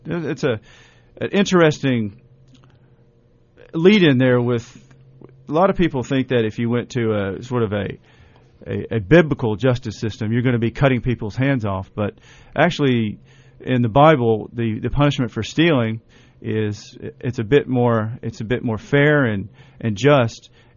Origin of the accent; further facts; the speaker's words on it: Knoxville, Tennessee, United States; I'm from Knoxville, Tennessee.